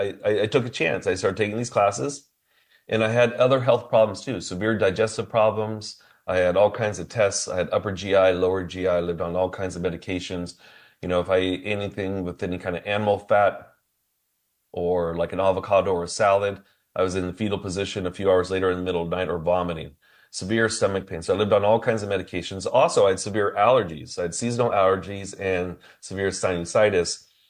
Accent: California, United States; I was from the San Francisco Bay Area.

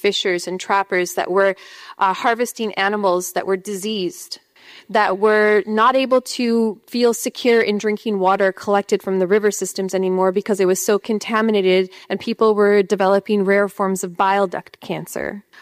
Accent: Alberta, Canada; I come from the Treaty 8 territories of Northern Alberta, and my community is an Arctic Zone A community. So we live just where the permafrost begins.

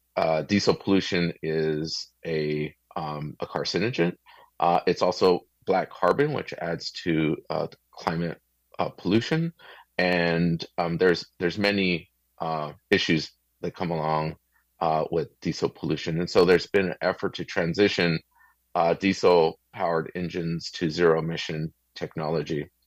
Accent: Commerce, California, United States; I spent, you know, most of my childhood in East LA and City of Commerce and Southeast LA. And I grew up in the City of Commerce, kind of, you know, the name kind of speaks for itself, right?

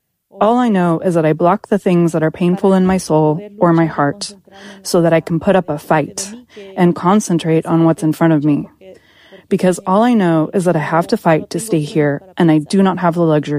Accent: El Salvador; I grew up in El Salvador, and in El Salvador, they say what happens when you cross the threshold of your house stays inside your house.

